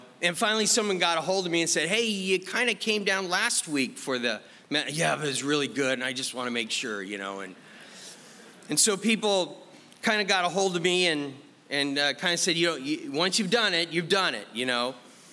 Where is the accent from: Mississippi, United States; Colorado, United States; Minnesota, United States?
Colorado, United States; Castle Rock; If you don't know me … I'm from Castle Rock, Colorado.